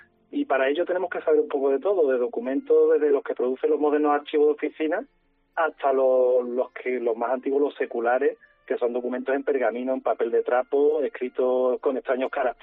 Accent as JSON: {"language": "Spanish", "town": "Chapatales", "region": "Andalusia", "country": "Spain", "tie": "born or raised there", "said": "la creación de los poblados de colonización, por ejemplo, en mi pueblo, ¿no? Pues Chapatales, por ponerte un caso, ¿no?"}